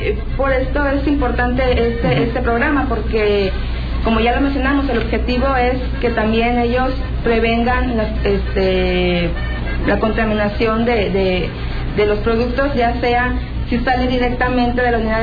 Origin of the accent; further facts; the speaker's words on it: Mexico; como todo mexicano, pues tenemos el derecho